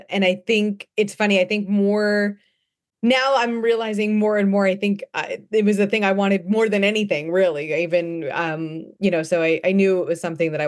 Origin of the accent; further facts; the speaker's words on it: New Jersey, United States; Yeah, Jersey girl, born and raised.